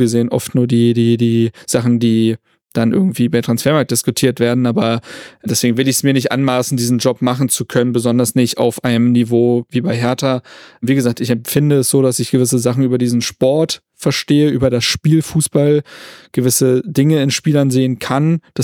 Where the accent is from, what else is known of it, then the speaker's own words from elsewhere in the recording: Berlin, Germany; Nee, ich komme ja aus Berlin und kann dann bei meinen Eltern unterkommen